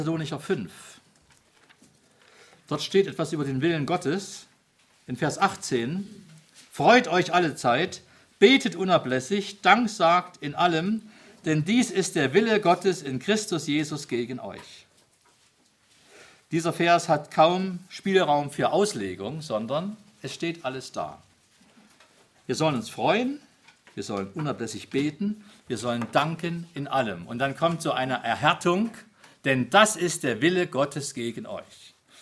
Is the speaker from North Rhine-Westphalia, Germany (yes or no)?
no; Saxony, Germany; ich komme ja aus Sachsen